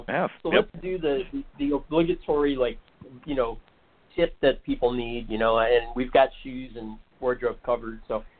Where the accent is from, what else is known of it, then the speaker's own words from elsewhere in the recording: Detroit, Michigan, United States; I grew up in the Detroit area